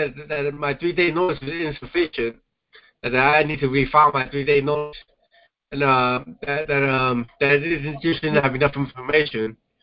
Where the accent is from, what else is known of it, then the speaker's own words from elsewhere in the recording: California, United States; I'm from California.